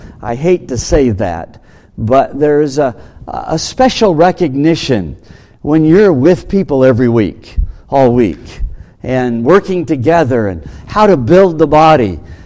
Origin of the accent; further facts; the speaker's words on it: Cody, Wyoming, United States; This is my kind of country, you know, growing up in Cody and Wyoming and just mountains and all that.